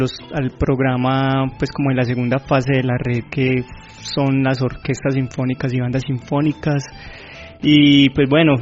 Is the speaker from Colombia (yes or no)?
yes; Medellín, Antioquia, Colombia; Red de Escuelas de Música de Medellín, en la Escuela de Música de Moravia. Y que fue pues como mi barrio natal. Ajá. Y allí me crié